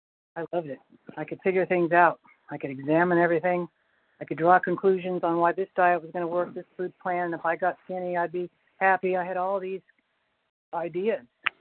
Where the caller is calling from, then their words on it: North Carolina, United States; Morning. North Carolina.